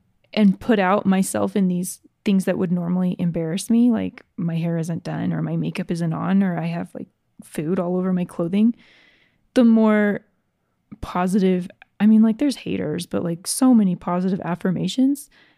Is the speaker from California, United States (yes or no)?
no; Georgia, United States; I grew up in Georgia.